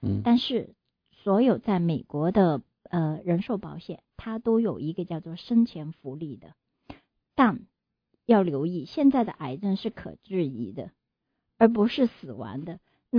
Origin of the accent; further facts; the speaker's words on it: Hong Kong; 因为我来自香港，在香港也做了很久的理财规划